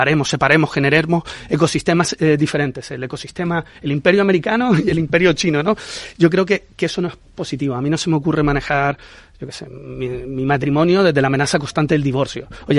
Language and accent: Spanish; Canary Islands, Spain; A mí hay una palabra que me gusta mucho, y como canario me cuesta pronunciarla